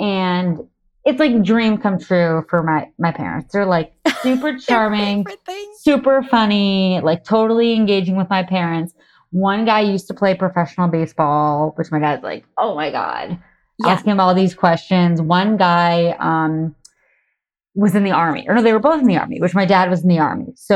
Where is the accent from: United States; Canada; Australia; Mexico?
United States; Massachusetts; Okay, so I grew up in Massachusetts and I was living in New York.